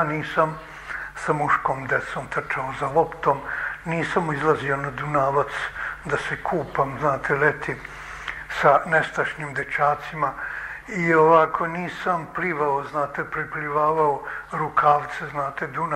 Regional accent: Vojvodina, Serbia; born there; Ja sam rođen u Bačkoj, znači, Bačka je za mene najlepša zemlja na svetu. To je ravnica, znate, vrlo plodna. I onda to je ovako severni deo našega srpskoga naroda, znate.

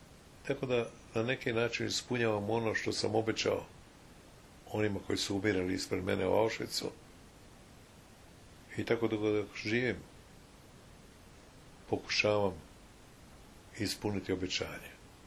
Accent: Zagreb, City of Zagreb, Croatia; now in Los Angeles, United States; Idem kući u Zagreb i bit ću u Zagrebu 6 mjeseci za vrijeme ljeta, a onda ću opet doći za vrijeme ljeta u Los Angeles. I tako od 2006. danas je 2011. znači skoro 5 godina, je 5 godina ovako živim.

